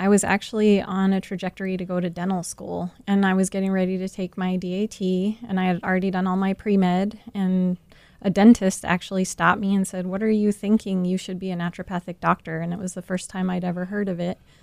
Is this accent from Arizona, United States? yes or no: yes; Arizona, United States; Yes, I grew up on the White Mountain Apache Indian Reservation.